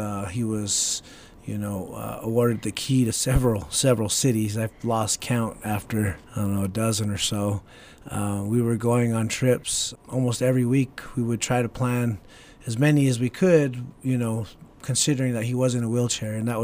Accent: Albuquerque, New Mexico, United States; No, actually I don't. I grew up in Albuquerque.

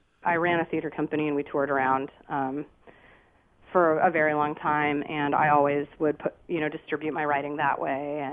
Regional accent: Portland, Oregon, United States; Yeah, I grew up in Portland, Oregon.

